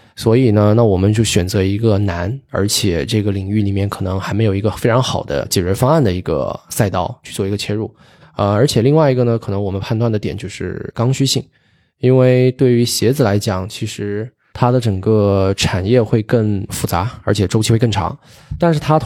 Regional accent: Shenzhen, Guangdong, China; 我是潮汕人，对，但在深圳长大。

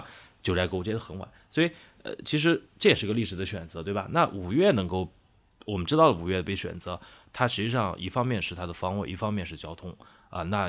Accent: Anhui, China; 因为我是安徽人哈

